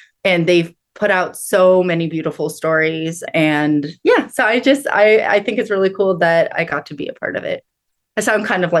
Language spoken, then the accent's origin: English; Washington, United States; But I have these very fond memories of being a kid and growing up in Washington State.